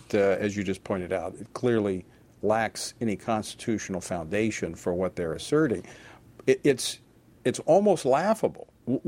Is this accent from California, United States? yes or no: no; Louisiana, United States; Yesterday, my home state of Louisiana joined the growing list of states that have passed laws for universal school choice